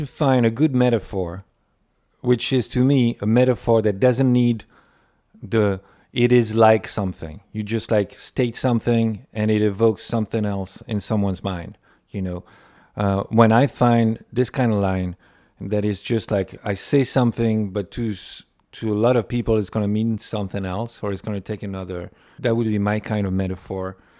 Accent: France; English is a second language; I grew up in France and hearing songs about Missouri or, you know, places that I would never have been to.

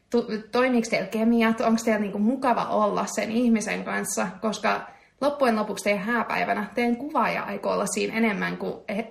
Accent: Israel; also born or lived in United Kingdom; now in Finland; Mä kasvoin Israelissa ja sitten muutin Britteihin, jossa mä tapasin mun miehen. Ja muutettiin Suomeen pari vuotta sitten.

